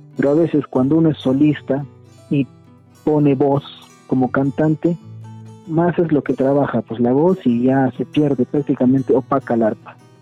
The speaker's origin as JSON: {"language": "Spanish", "region": "Ayacucho", "country": "Peru", "said": "Soy ayacuchano, antropólogo de profesión."}